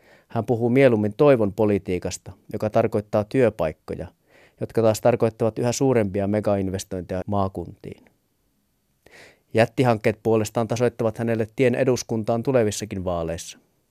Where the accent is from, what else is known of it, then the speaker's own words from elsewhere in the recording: Lapland, Finland; Kotikonnuillani Lapissa, jossa vallitsee keskustalainen yksipuoluejärjestelmä sivistyslautakunnista maakuntahallintoon ja kansanedustajiin